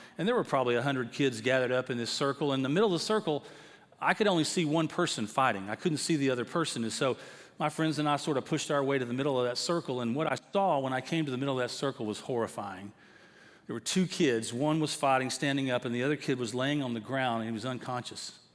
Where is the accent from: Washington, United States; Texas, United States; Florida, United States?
Texas, United States; Tyler; And I grew up in Tyler, Texas, so not far from here.